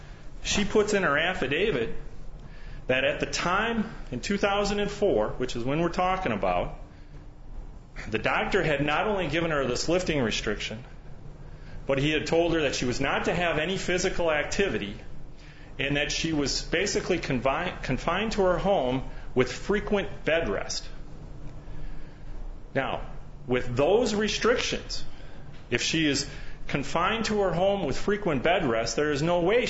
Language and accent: English; Eau Claire, Wisconsin, United States; as being somebody from that is northern Wisconsin, and although I'm not from the Wausau community, I'm from the Eau Claire community.